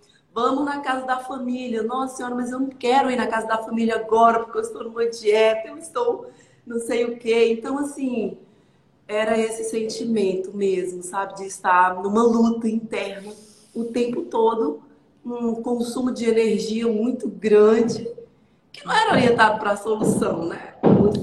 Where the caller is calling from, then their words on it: Araguaína, Tocantins, Brazil; Eu falo aqui de Araguaína, Tocantins, tá bom? Tocantins, aqui na Terra Quente. Eu tenho 39 anos hoje, 39 anos.